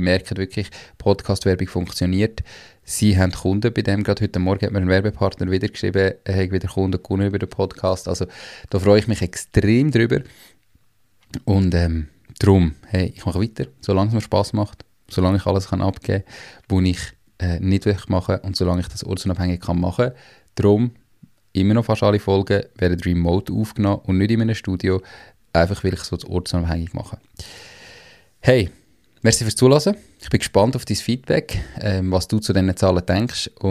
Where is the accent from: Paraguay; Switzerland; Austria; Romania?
Switzerland; wir als Schweizer